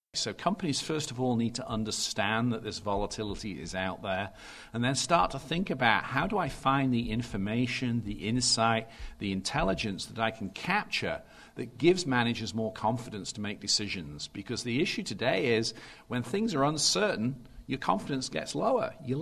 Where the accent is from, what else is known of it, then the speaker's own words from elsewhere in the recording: England, United Kingdom; moved away as an adult; also born or lived in London; now in United States; I grew up in England, spent the first 10 years of my working life working in London in a combination of banking and consulting. Then in 1991, I moved across to the United States